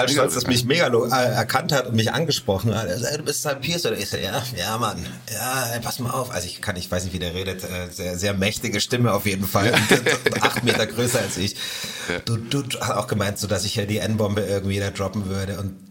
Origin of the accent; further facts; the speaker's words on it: Germany; Die alte Diskussion, ich bin Deutscher. Ja, nur weil du einen deutschen Pass hast, macht es nicht Deutsch. Nee, ich habe ja auch eine deutsche Vergangenheit. Also es war eine müßige Diskussion, aber ich bin ein Deutscher.